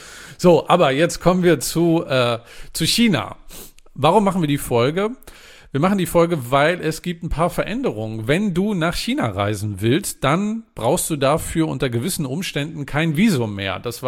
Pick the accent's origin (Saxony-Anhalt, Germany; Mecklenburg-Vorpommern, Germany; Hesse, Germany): Mecklenburg-Vorpommern, Germany; mein Heimatbundesland ist ja Mecklenburg-Vorpommern.